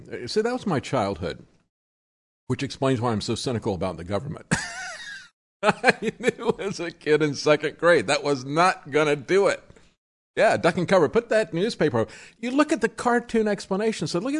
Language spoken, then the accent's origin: English; Tampa, Florida, United States; I grew up in Tampa, Florida